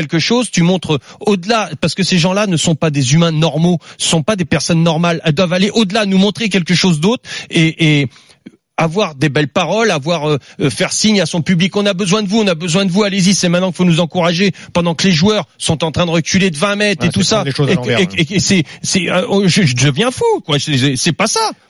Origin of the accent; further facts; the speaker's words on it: France; je suis français